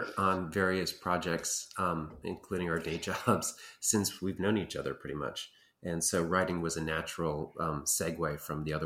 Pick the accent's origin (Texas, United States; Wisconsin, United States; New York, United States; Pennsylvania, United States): New York, United States; I grew up in upstate New York in one of those areas that's 60% Repub